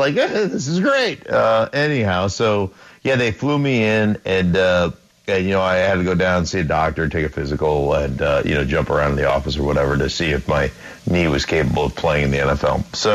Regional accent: Alaska, United States; all my life I've been asked, being that I grew up in Alaska, you know, things like, did you live in an igloo?

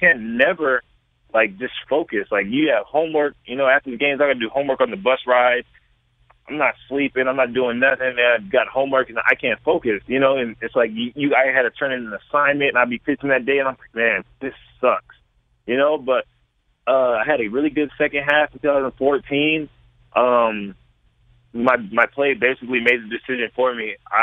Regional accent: California, United States; it made me miss home because, you know, I'm from California.

